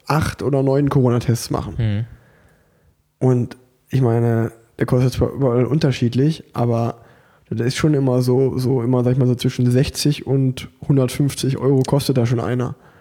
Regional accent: Unna, North Rhine-Westphalia, Germany; ich komme aus Unna

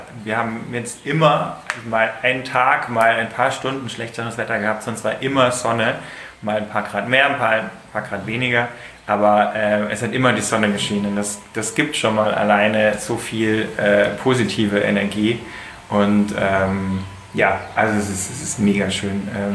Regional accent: Munich, Bavaria, Germany; Ich komme aus München

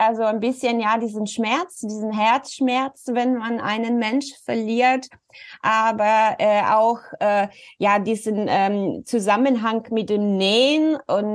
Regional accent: Rome, Lazio, Italy; German is a second language; moved away as an adult; now in Bremen, Germany; ich bin gebürtige Italienerin. Also ich bin in Rom geboren und aufgewachsen und bin erst vor 16 Jahren der Liebe wegen nach Deutschland gekommen und bin quasi von der Metropole Rom nach einem kleinen Dorf Bremen-Nord-Fegesack gezogen

